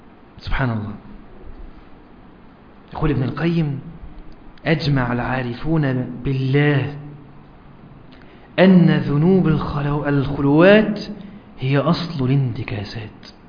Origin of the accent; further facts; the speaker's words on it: Egypt; تعرف بيقولوا كلمة كده عندنا في مصر، اللي يخاف من العفريت ايه يطلع له